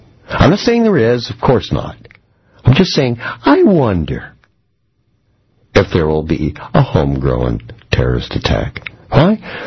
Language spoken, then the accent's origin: English; Saskatchewan, Canada; now in Toronto, Canada; I come to you tonight from Toronto, Ontario, Canada, which is the source, one of the sources for the eastern United States cold air that's being forced down there, sometimes as far as Florida. And, of course, across Saskatchewan, where I'm originally from